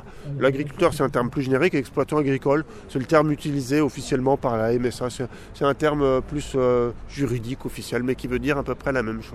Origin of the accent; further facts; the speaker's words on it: Auvergne-Rhône-Alpes, France; Alors moi je suis de Savoie